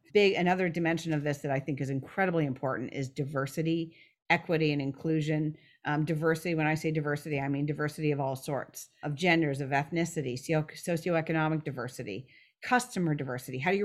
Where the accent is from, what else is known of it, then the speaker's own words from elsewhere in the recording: Ottawa, Ontario, Canada; So in terms of where I'm from, I grew up in Ottawa, outside of Ottawa, west end of Ottawa, actually, in Kanata